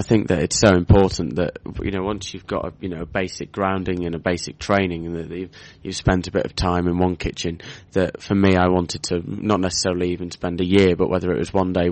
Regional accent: Wales, United Kingdom; I'm from North Wales, so just over the border from Chester and Liverpool.

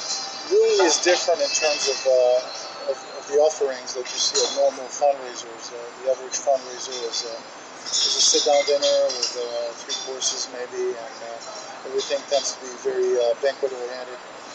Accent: Belgium; moved away; I came from Belgium and 20 years ago

